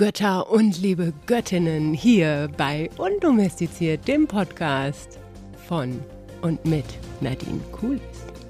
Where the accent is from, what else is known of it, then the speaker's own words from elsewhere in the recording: Cologne, North Rhine-Westphalia, Germany; ich bin ja Kölnerin und natürlich, ach, habe da auch sentimentale Gefühle beim Karneval. Ich bin ja hier in der Innenstadt geboren, in der Südstadt, um genauer zu sein.